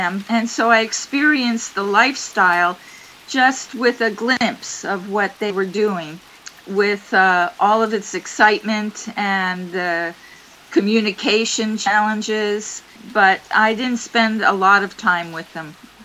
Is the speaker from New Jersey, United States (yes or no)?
yes; New Jersey, United States; And I grew up in New Jersey on the ocean.